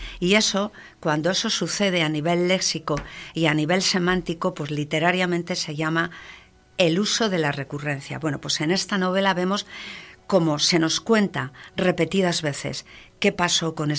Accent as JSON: {"language": "Spanish", "town": "Madrid", "region": "Community of Madrid", "country": "Spain", "said": "Yo soy de Madrid, pero cuando era niño iba a todos esos sitios de la cornisa cantábrica de vacaciones."}